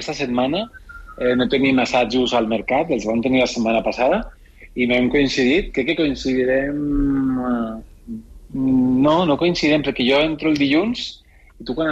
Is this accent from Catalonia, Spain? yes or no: no; Valencia, Valencian Community, Spain; moved away; tots dos vam marxar de València fa molts anys i anem a València sempre amb estima. Jo tinc la meva família allà on tinguem, Celso té la família a València.